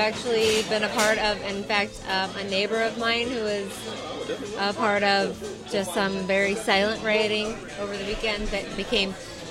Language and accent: English; St. John, Missouri, United States; I grew up right by the airport in St. John's.